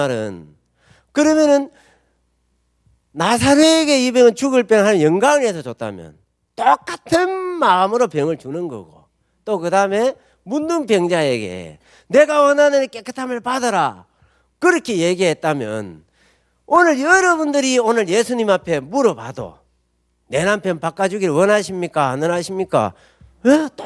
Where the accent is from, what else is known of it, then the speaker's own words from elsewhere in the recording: Geochang, South Gyeongsang, South Korea; 그 이제 제 고향이 거창이었어요.